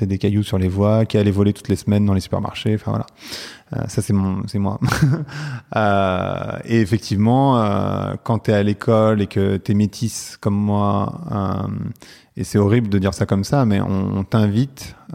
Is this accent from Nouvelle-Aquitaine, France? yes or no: no; Saint-Gratien, Île-de-France, France; À Saint-Gratien, précisément.